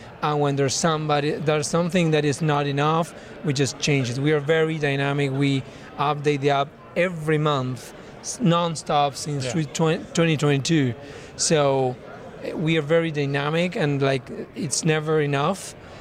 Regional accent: Argentina; now in Lincoln, United States; I'm natural from Argentina.

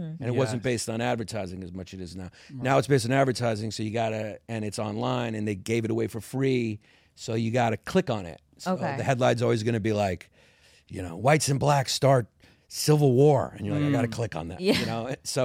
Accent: Brooklyn, New York, United States; I grew up in Brooklyn, New York, and you know, dated a lot of Puerto Rican girls, and you know, you grew up in Brooklyn, just like, you're exposed, but black, Puerto Rican, Jewish, Italian.

